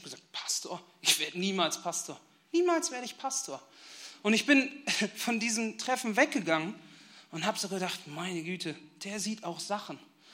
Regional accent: North Rhine-Westphalia, Germany; in meiner alten Gemeinde, ich komme aus der Nähe von Bielefeld

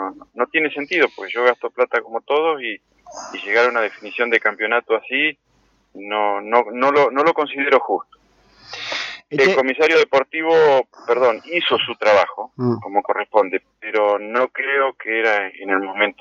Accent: Alpachiri, La Pampa, Argentina; now in Puan, Argentina; si bien estoy radicado en Puan … somos de Alpachiri. Entonces, mi mamá vive en Alpachiri.

